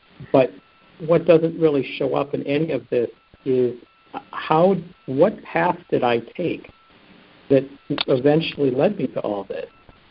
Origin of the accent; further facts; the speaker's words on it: Wisconsin, United States; So I was born and raised in Wisconsin, and for college, I went to Michigan State University